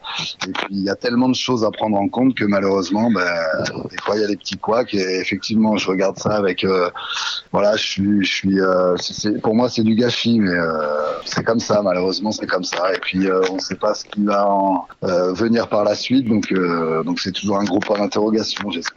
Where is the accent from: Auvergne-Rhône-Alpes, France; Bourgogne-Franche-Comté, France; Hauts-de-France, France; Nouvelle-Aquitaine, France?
Bourgogne-Franche-Comté, France; Nevers; also born or lived in Strasbourg; Moi, je suis bourguignon. Je viens de Nevers.